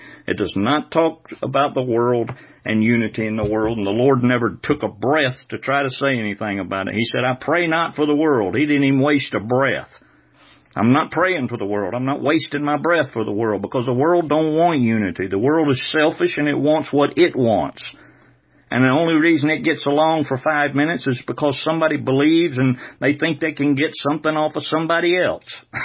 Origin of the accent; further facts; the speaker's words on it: the South, United States; I guess because I was raised in the South and that's all there was Baptist around.